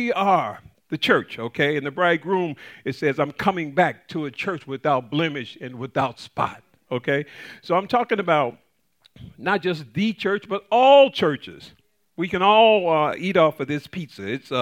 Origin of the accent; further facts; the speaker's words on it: Chicago, Illinois, United States; I was raised up in the Nation of Islam in Chicago, Illinois, on the South Side.